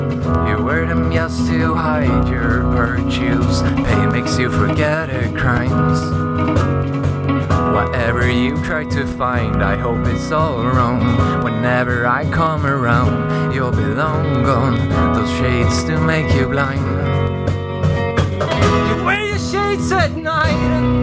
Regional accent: Stockholm, Stockholm County, Sweden; moved away as an adult; now in London, United Kingdom; I'm from Stockholm, and I started the band originally back in 2012 over in Sweden

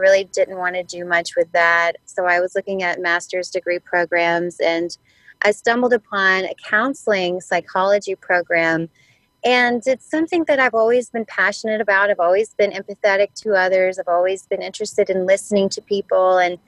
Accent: Tennessee, United States; I'm from Northwest Tennessee, a very rural area.

